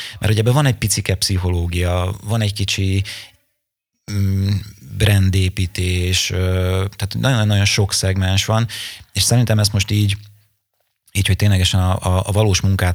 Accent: Nyíregyháza, Szabolcs-Szatmár-Bereg, Hungary; mert ugye nyíregyházi zenekarról van szó, és jó magam is nyíregyházi vagyok

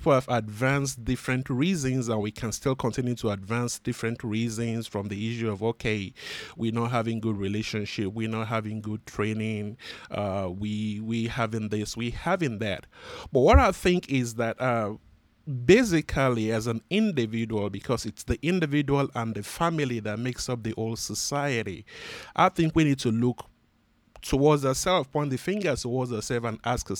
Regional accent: Nigeria; now in United States; I'm originally from Nigeria. I've been a U.S. citizen now for over 8 years, going to 9 years.

